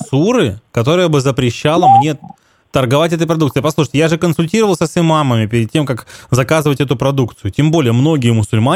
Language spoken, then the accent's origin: Russian; Grozny, Chechnya, Russia; Не, из Чечни приехал, да, из Грозного.